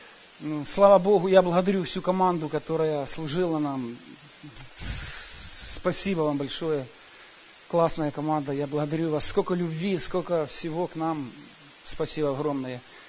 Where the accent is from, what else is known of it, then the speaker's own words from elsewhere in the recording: Sacramento, California, United States; я из Сакраменто.